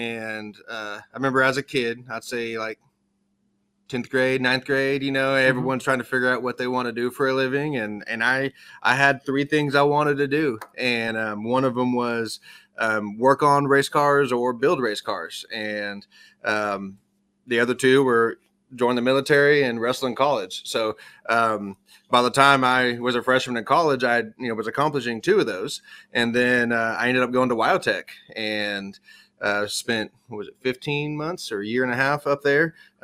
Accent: Noble, Oklahoma, United States; now in Moore, United States; So we actually are in my hometown. We're in Noble, Oklahoma, just south of Norman. This is where I grew up.

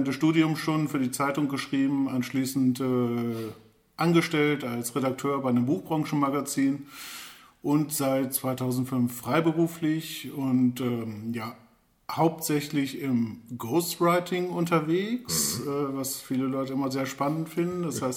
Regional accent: Leer, Lower Saxony, Germany; born there; Ja, gebürtiger Leeraner

